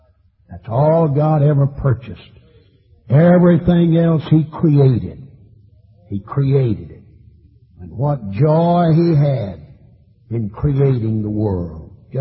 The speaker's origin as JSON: {"language": "English", "town": "DeRidder", "region": "Louisiana", "country": "United States", "tie": "born or raised there", "said": "There's a little old frame building back in DeRidder, my hometown, just a little old frame building."}